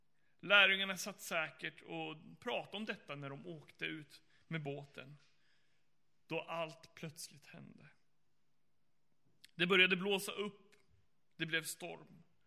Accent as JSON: {"language": "Swedish", "town": "Luleå", "region": "Norrbotten County", "country": "Sweden", "tie": "born there", "lives_now": "Gothenburg, Sweden", "said": "Och Göteborg är min 14:e stad som jag bor i. Jag är född i Luleå och jag är pastorsbarn inom Pingst. Och flyttade runt 8 gånger med, eller 6 gånger med mina föräldrar och 8 gånger har jag flyttat runt själv."}